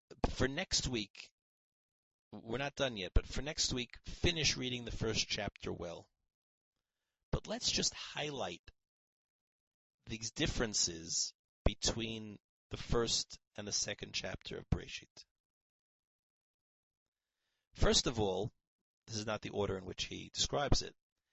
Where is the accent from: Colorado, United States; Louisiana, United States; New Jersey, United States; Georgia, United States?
New Jersey, United States; I was a public school student in growing up in New Jersey.